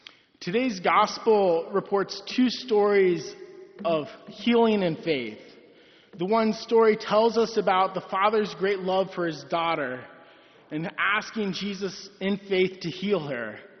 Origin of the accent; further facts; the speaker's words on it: Virginia, United States; I was born and raised here in Northern Virginia. I grew up going to St. Joe's in Herndon as a child.